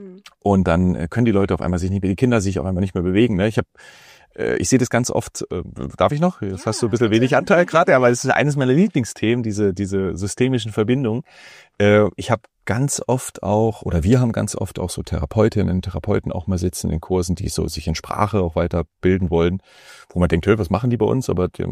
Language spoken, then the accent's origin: German; Germany; Wir sind zum Beispiel in der DDR aufgewachsen.